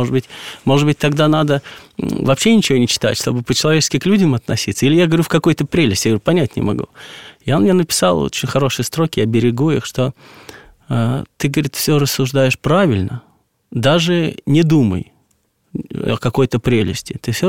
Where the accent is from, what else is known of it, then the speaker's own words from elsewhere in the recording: Moscow, Russia; потому что я москвич